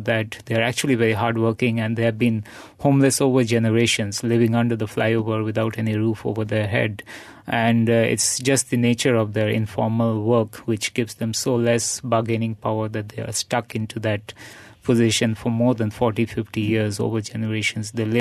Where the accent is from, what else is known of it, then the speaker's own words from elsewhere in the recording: India; And again, growing up in India, coming from that sort of traditional mindset, we have certain idea of the homeless